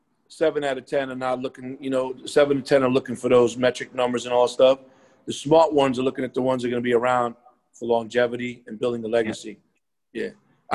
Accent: Queens, New York, United States; now in Los Angeles, United States; But I'm from Queens. Never forget where you come from.

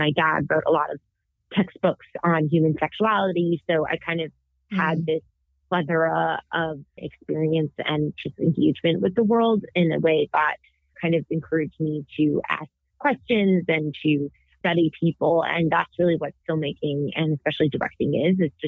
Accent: Massachusetts, United States; I grew up, for the listeners that know, I grew up in Massachusetts. That is home to such talented Jewish people like John Krasinski and BJ Novak.

